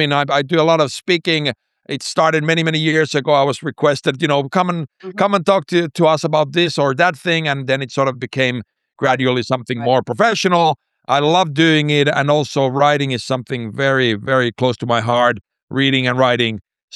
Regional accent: Finland; moved away; also born or lived in Mexico; I'm originally from Finland, but I've been living abroad or in Mexico, mostly Latin America, most of my life.

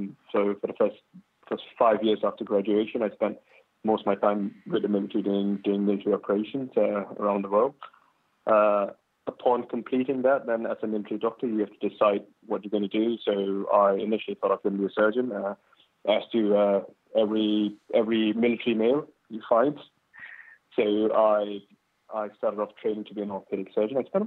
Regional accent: Malaysia; also born or lived in United Kingdom; Okay, so I grew up in Malaysia, as my sister did, but then I was educated in the UK. I went to university in Scotland, and went to med school in Scotland.

